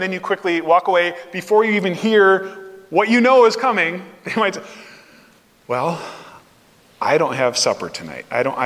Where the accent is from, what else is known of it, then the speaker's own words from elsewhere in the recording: Minnesota, United States; So I came from Minnesota, and we have something called Minnesota Nice.